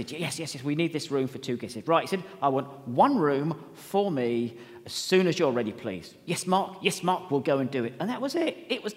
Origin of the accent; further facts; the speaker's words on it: England, United Kingdom; You know what we do when we're English, and we shout at people as well.